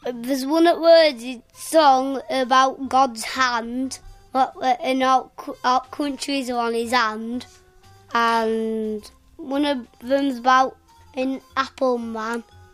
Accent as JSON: {"language": "English", "town": "Bradford", "region": "Yorkshire and the Humber", "country": "United Kingdom", "said": "I'm from Bradford. I'm 5. 6 in August."}